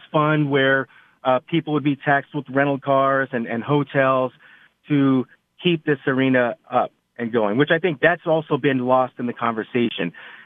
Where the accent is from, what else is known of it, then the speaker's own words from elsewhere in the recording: Phoenix, Arizona, United States; being the mayor of my hometown, our city of Phoenix